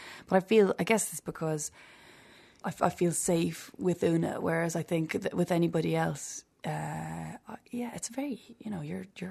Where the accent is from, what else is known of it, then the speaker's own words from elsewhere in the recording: County Meath, Ireland; I grew up in the countryside in Meath, just on the sort of Meath-Kildare border. And I've one older brother. And it was a very sort of country upbringing, which was great.